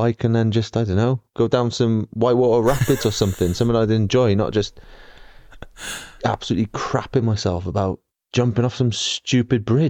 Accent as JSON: {"language": "English", "country": "Australia", "accent": "Aussie", "said": "they loved the pod, loved my Aussie accent as well."}